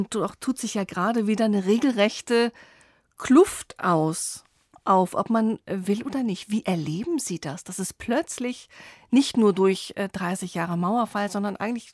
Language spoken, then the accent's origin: German; Hamburg, Germany; das sage ich als Hamburgerin, das ist ganz schön weit weg.